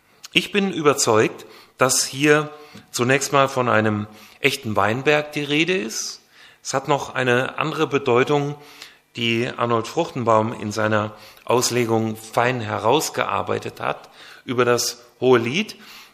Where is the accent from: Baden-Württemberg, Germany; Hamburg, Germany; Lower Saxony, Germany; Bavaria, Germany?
Baden-Württemberg, Germany; Ich komme mehr aus der Neckarregion. Da habe ich lange gelebt in Baden-Württemberg.